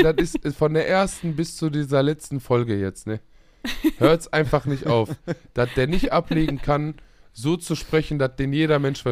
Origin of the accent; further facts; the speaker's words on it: Leipzig, Saxony, Germany; Wir dachten, wir kommen aus Leipzig und machen einen Podcast für so einen Haufen.